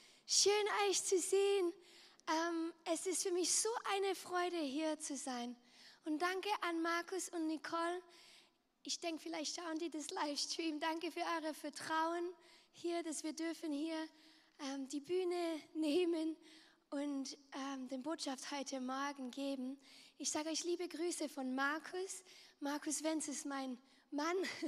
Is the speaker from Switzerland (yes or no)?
yes; Romandy, Switzerland; German is a second language; also born or lived in United States; now in Germany; ich komme aus der französischen Schweiz. Ich bin in Amerika geboren, deswegen spreche ich eigentlich Englisch und Französisch und ich habe vor 7 Jahren Deutsch gelernt.